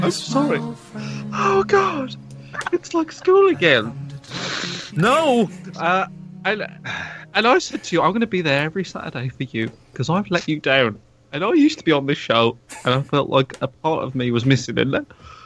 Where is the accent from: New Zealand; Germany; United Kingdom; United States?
United Kingdom; England; I'm from England, Greg.